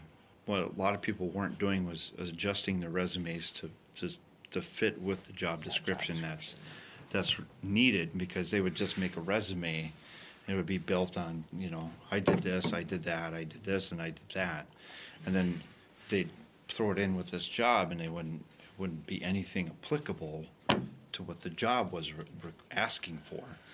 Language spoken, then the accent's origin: English; Michigan, United States; also born or lived in North Dakota; Where I grew up in Michigan, in the UP, where you get 200 inches of snow every year.